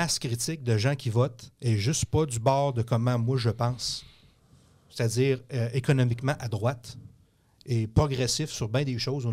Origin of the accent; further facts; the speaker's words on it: Montmagny, Quebec, Canada; now in Quebec City, Canada; Moi, j'ai été élevé à Montmagny.